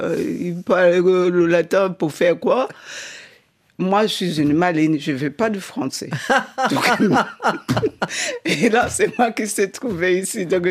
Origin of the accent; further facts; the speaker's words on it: Zimbabwe; Mais je suis née dans la Rhodésie, le Zimbabwe d'aujourd'hui, pendant l'apartheid. Et là, on était classés en 4 races, le blond, l'asiatique, la métisse et le noir tout en bas. Donc, j'ai grandi